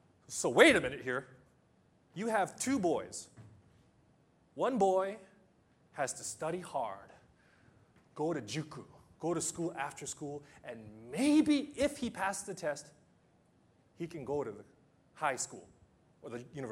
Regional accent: United States; now in Japan; I grew up in the United States, grew up in public schools. And I came to Japan and I heard this word juku.

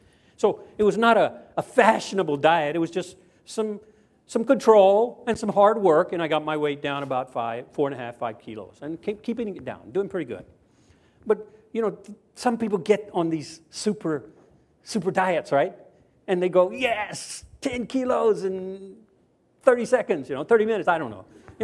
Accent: Louisiana, United States; moved away as an adult; now in Japan; And I was raised in Southwest Louisiana, and then I came to Japan.

